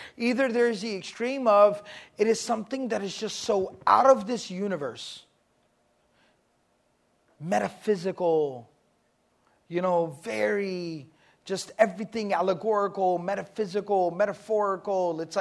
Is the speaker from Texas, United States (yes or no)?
yes; Texas, United States; Don't worry, I'm from Texas, all right? I have no idea what these words mean either.